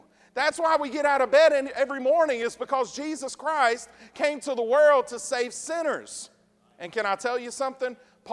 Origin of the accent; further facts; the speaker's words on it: Georgia, United States; My family, we're from Georgia, and so we have a lot of sayings.